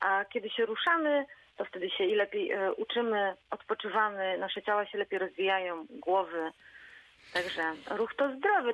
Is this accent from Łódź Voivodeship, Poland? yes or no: no; Szprotawa, Lubusz Voivodeship, Poland; Jestem ze Szprotawy, więc na razie głównie tu.